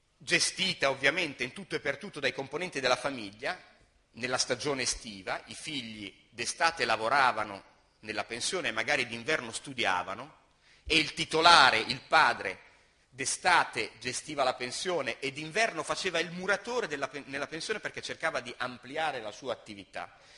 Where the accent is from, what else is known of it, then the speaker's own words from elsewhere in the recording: Emilia-Romagna, Italy; io vengo da una regione, l'Emilia-Romagna, e in particolare vengo dalla Romagna, dalla Riviera Romagnola